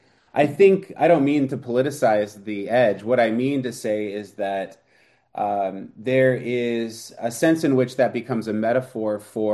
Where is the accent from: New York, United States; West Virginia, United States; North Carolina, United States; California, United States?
California, United States; San Clemente; also born or lived in Costa Mesa; I grew up in San Clemente, which is a sort of sleepy little beach town down south. And then I lived in like Costa Mesa, Newport Beach area for a while